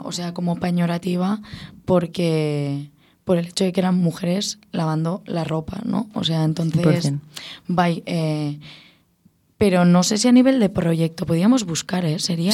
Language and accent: Spanish; Spain; first language Catalan; Spanish is a second language; palabras en catalán, porque al final es mi lengua materna y es también como yo he sociabilizado y bueno, y es mi cultura.